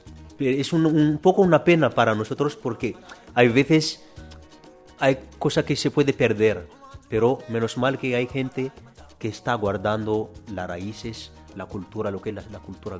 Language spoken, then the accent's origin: Spanish; Toliara, Atsimo-Andrefana, Madagascar; Yo soy del suroeste de Madagascar, en un pueblecito que se llama Tuliara. Ahí es un pueblo que vive más del mar